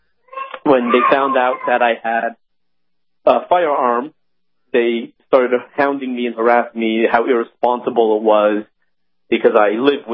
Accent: Los Angeles, California, United States; I grew up in Los Angeles. As a religious Jew and as a photographer, so somewhat in the art.

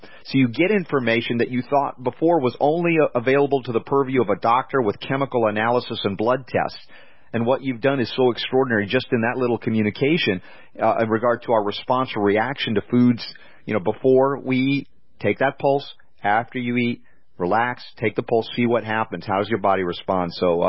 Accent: United States; In our culture, Dr. King, I mean, we're American through and through.

